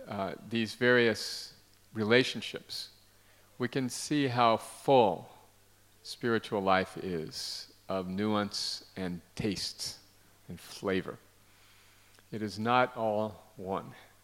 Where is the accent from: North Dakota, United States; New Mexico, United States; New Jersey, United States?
New Mexico, United States; I'm from New Mexico, a state in the United States where there are these famous caves called Carlsbad Caverns. And many times when I was a young man, my family would go there to visit.